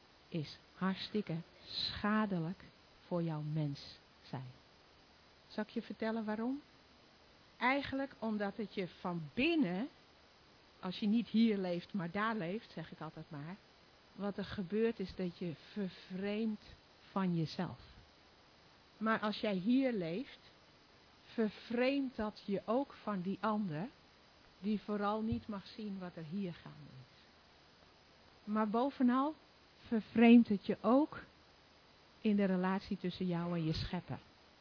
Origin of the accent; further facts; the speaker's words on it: Amsterdam, North Holland, Netherlands; En dan moet ik even als Amsterdammer, begeef ik me op glad ijs.